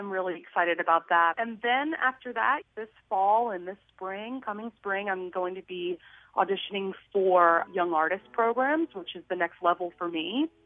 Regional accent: Destrehan, Louisiana, United States; I grew up in Destrehan, Louisiana.

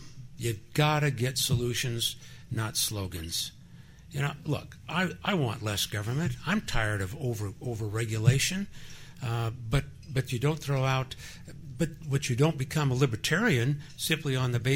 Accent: McCook, Nebraska, United States; whether it was a small town or the large metropolitan area in Omaha or Lincoln or Grand Island or my hometown of McCook. We were all Nebraskans.

